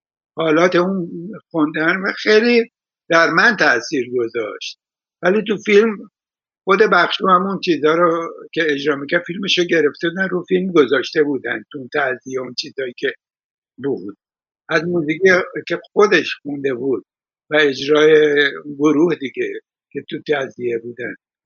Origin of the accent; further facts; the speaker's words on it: Iran; استفاده نکردم چون که خودم جنوبی هستم